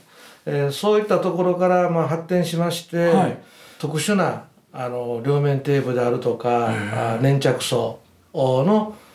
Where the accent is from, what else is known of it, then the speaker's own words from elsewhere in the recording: Osaka, Japan; 私はあの生まれも育ちもこの大阪市生野区というところで、はい、生まれ育っておりまして、